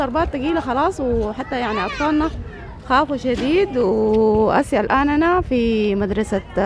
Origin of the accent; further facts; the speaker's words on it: Khartoum, Sudan; now in Wad Madani, Sudan; أنا جاية من الخرطوم.